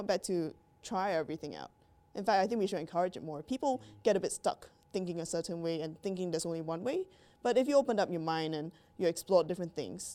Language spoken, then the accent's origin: English; Singapore; also born or lived in Vancouver, Canada; now in Perth, Australia; I was born in Canada, Vancouver. Okay. But my parents decided I was a bit too far away to move there. So they went back to Singapore. And then about 17 years ago, I came back to Perth. I came to Perth and I've stayed there since.